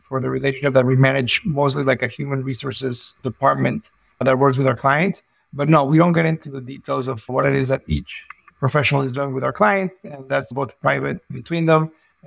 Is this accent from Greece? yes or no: no; Mexico; English is a second language; I myself, growing up in Mexico, I remember my parents at around 6 or 7 years old, you know, taking me to English classes, and I was like, why am I going to speak English? I live in Mexico.